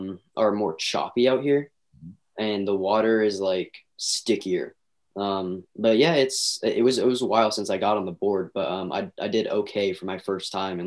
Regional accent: Vacaville, California, United States; also born or lived in Vallejo, California; Okay, so I'm originally born in Vallejo, California. I was raised in Vacaville.

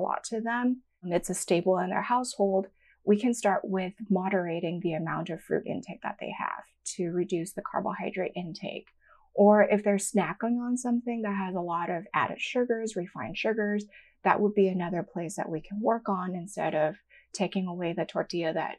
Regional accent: Hong Kong; I grew up in Hong Kong, and there are these delicious custardy egg tarts.

